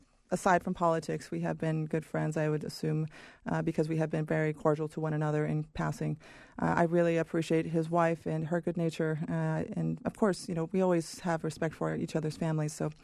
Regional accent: Idaho, United States; I will tell folks that I am here from Idaho. This is my culture.

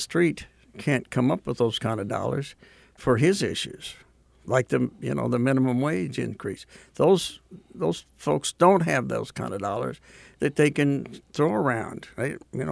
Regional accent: Kansas City, Missouri, United States; I grew up in the Westport area. We didn't know we were all poor because we were all in the same boat.

